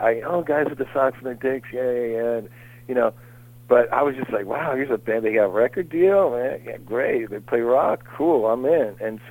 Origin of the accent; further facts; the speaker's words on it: Hollywood, California, United States; But we like to entertain. We're from Hollywood, man. We're entertainers.